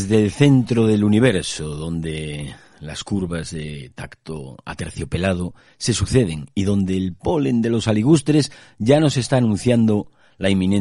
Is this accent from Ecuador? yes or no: no; Grandas de Salime, Asturias, Spain; cuando algunos visitantes del Museo Etnográfico de Grandas, de aquí de mi pueblo, le decían a mi padre, que era el director